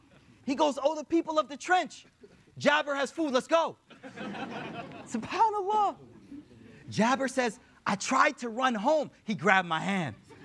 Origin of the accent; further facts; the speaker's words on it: United States; So you got to understand their culture. I'm American.